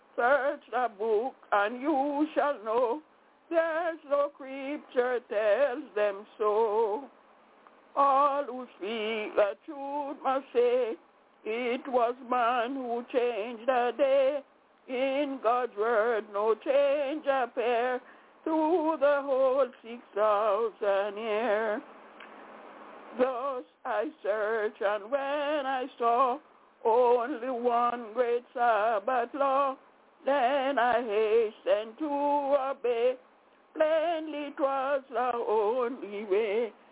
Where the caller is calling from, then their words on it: Albany, New York, United States; I'm calling from Albany, New York.